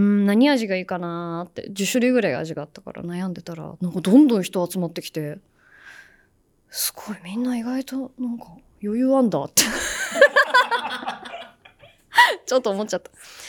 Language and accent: Japanese; Fukuoka, Japan; 私の地元の福岡の天神に西通りっていう通りがあるんですけど、